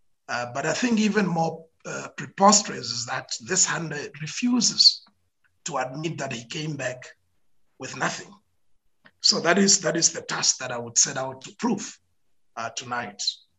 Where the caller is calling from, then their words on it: Windhoek, Khomas, Namibia; I'm the chairperson of the Herero Genocide Foundation, and I come to you from Windhoek, Namibia this evening.